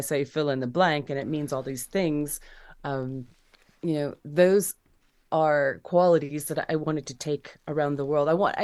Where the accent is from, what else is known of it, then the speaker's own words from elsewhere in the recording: Ottumwa, Iowa, United States; So that's what brought me back to Iowa the summer of 2010. And I, after the state fair, I visited my hometown of Ottumwa, and I discovered the American Gothic House was nearby, and I ended up moving in.